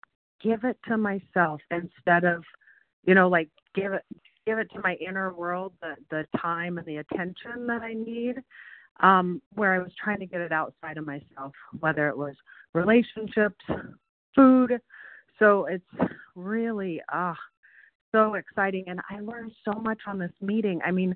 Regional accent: California, United States; from California.

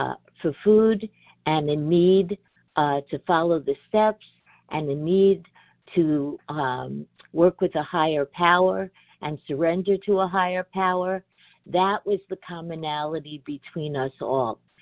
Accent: New York, United States; I am from New York.

